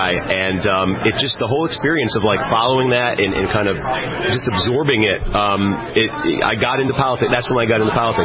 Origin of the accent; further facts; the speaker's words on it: Groton, Massachusetts, United States; Well, I grew up in Massachusetts. Groton, Massachusetts.